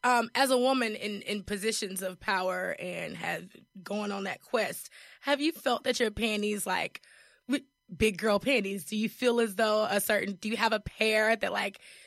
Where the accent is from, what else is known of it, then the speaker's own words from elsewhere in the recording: North Carolina, United States; I'm from North Carolina, so it's still kind of in the South.